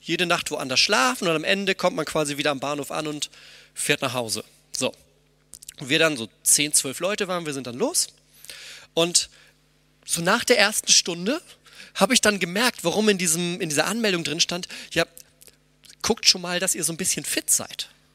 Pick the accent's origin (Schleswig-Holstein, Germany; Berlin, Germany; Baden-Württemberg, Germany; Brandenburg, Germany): Schleswig-Holstein, Germany; Schleswig; ich bin ganz in der Nähe quasi bei Schleswig aufgewachsen, ja, also ähnlich, ne, plattes Land und Wasser daneben, so, das ist so das, wie ich aufgewachsen bin, das ist so das, was ich kenne.